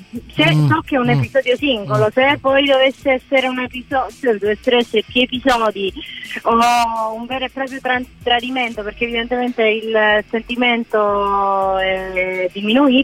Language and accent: Italian; Calabria, Italy; No, sono calabrese.